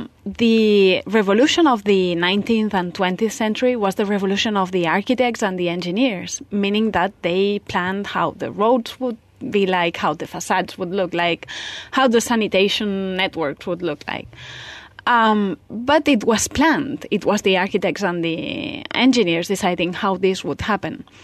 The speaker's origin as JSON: {"language": "English", "town": "Barcelona", "region": "Catalonia", "country": "Spain", "said": "I'm from Barcelona and I'm an architect by training."}